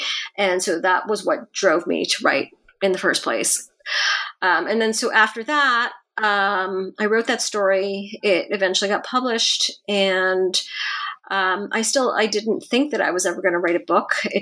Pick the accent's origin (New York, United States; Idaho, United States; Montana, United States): New York, United States; Buffalo; also born or lived in Hong Kong / California; Well, I was born in Buffalo, New York, and I spent most of my childhood there, although I did live 3 years in Hong Kong during my middle school years. And I went to college out in California.